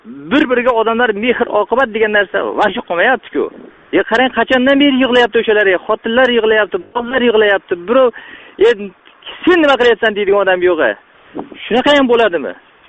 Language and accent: Uzbek; Andijan, Andijan Region, Uzbekistan; Men asli Andijondanman.